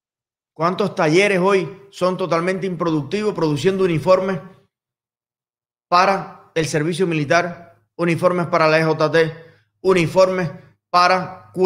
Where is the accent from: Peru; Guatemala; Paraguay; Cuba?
Cuba; ¿Por qué no si yo soy cubano y puedo comprar una casa en Estados Unidos?